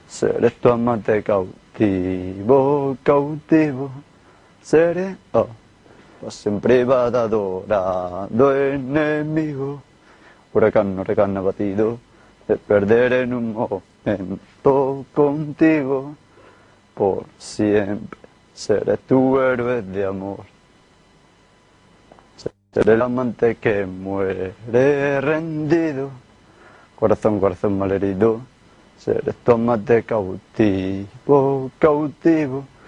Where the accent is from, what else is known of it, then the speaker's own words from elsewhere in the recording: Elche, Valencian Community, Spain; vengo de Elche, tengo 26 años.